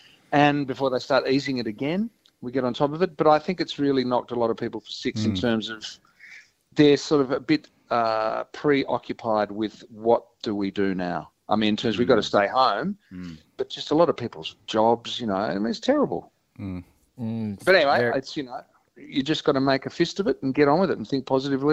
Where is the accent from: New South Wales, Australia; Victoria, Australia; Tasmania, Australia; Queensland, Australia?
Victoria, Australia; Melbourne; We're from Melbourne.